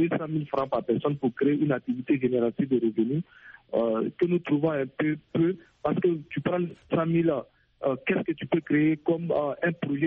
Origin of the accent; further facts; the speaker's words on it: Burkina Faso; chez nous au Burkina Faso